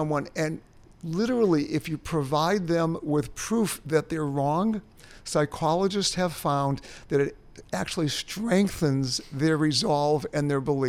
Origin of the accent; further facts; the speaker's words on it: Boston, Massachusetts, United States; I grew up in Boston. I don't know what it's like to grow up in Asia or Africa.